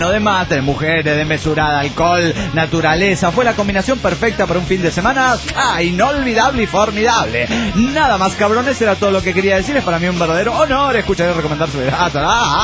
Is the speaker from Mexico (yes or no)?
yes; Ecatepec, State of Mexico, Mexico; de Catepec.